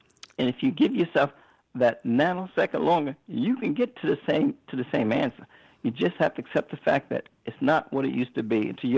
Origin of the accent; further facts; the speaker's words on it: New York City, New York, United States; I'm from Jamaica, Queens, right?